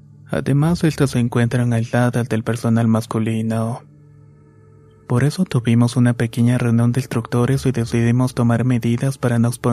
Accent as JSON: {"language": "Spanish", "region": "Mexico City", "country": "Mexico", "lives_now": "Michoacán, Mexico", "said": "Soy originario de la Ciudad de México y actualmente me encuentro trabajando en la región de Michoacán."}